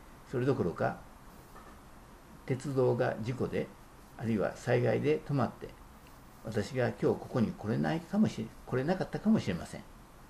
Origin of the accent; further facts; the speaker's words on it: Sakai, Osaka, Japan; born there; 私が日本の大阪の堺で生まれたのも偶然です。